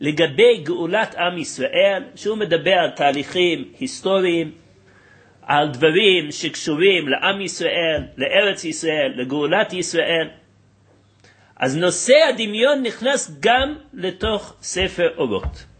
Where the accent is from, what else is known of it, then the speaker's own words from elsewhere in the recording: United States; אני זוכר בתור ילד, גדלתי בתוך התרבות המערבית באמריקה